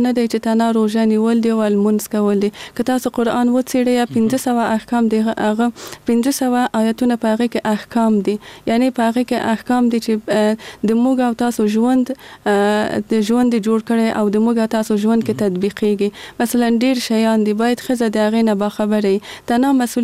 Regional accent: Kabul, Afghanistan; زه په کابل کې زغیدلې یم

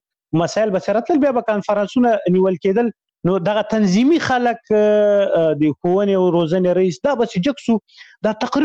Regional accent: Shamshatu, Khyber Pakhtunkhwa, Pakistan; شمشتو مهاجرینو کمپوس هغه د هغه پخواني جهادي رهبرانو ندیو رهبر کمپو مشهور کمپو زه په هغه کې لوی سوی وم

